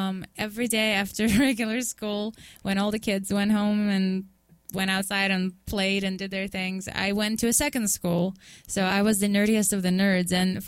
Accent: Moscow, Russia; Moscow, first of all, is a huge city. It's like New York City in a way, very busy, very crazy. But I grew up in the time when the Soviet Union fell apart

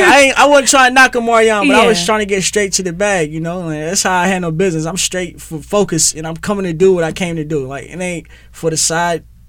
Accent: Indianapolis, Indiana, United States; I'm from Indianapolis, Indiana. Wow. Naptown. It's in the Midwest, though. It's a small little place.

